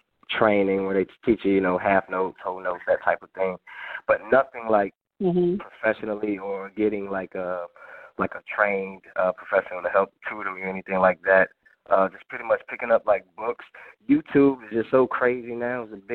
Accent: Hampton Roads, Virginia, United States; But for me, I grew up in Hampton Roads, Virginia, where I come from just a musical family, just a family of singers.

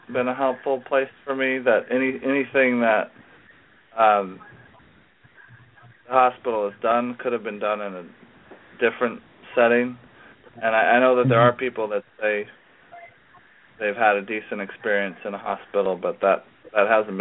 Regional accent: Eugene, Oregon, United States; Yeah, Eugene, Oregon, where I grew up.

